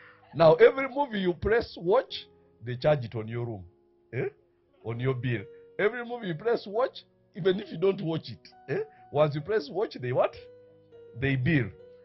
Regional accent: Uganda; But we are from Uganda, we don't know paper.

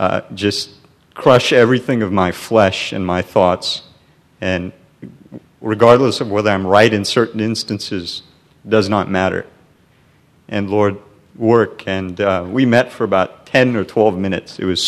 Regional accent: South Africa; I'm from South Africa and grew up in apartheid and in an environment where, you know, we weren't allowed to be in white beaches or white buses, etc., and separate. So we grew up in that.

